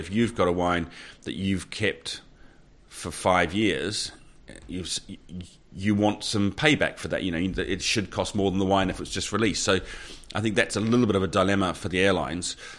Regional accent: New Zealand; not just because I'm a Kiwi

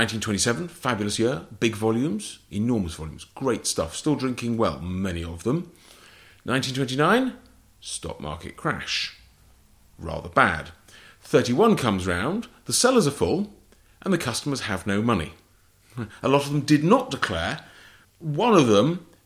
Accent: England, United Kingdom; accent: English; I wouldn't learn Portuguese from me. My accent's very English

